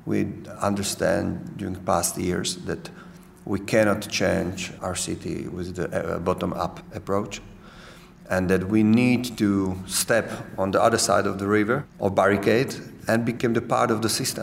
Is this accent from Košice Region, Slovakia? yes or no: no; Bratislava, Bratislava Region, Slovakia; I'm 40 years old. I'm from Bratislava, Slovakia.